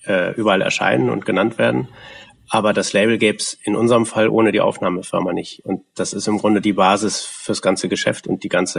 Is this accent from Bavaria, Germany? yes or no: no; North Rhine-Westphalia, Germany; wir kommen beide aus Westfalen bzw. Lippe